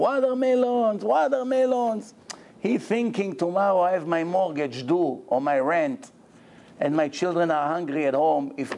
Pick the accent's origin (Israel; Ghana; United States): Israel; When we were growing up in Israel